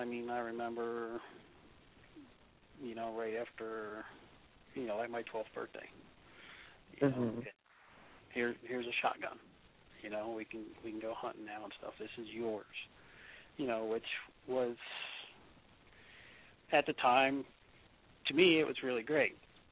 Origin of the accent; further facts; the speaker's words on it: Pennsylvania, United States; I'm from Pennsylvania.